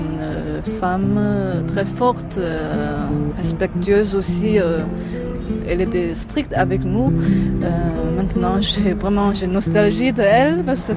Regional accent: Hunan, China; Je viens de la province de Hunan, au centre de la Chine. Mes parents, ils sont divorcés quand j'étais tout petite. Ma mère, elle est commerçante et mon père, il est chauffeur. Donc voilà, je vis plutôt avec ma grand-mère.

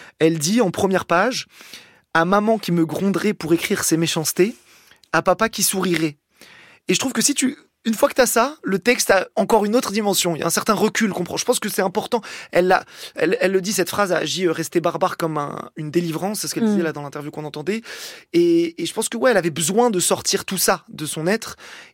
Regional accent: Algeria; Et en plus, moi, en tant qu'Algérien

